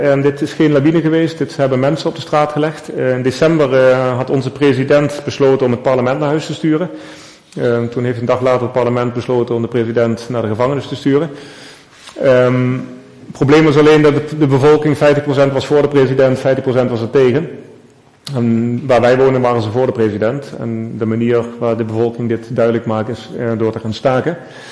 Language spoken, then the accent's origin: Dutch; Netherlands; also born or lived in Peru; ik ben wel Nederlander in mijn paspoort, maar ik ben ook geen Peruaan. Dus je hangt er zo'n beetje tussenin.